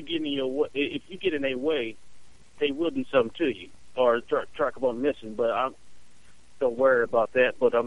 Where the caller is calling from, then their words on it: Indiana, United States; I'm calling from Indiana.